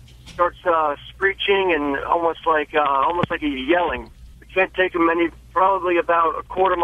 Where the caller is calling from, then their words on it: New Jersey, United States; Calling from Jersey.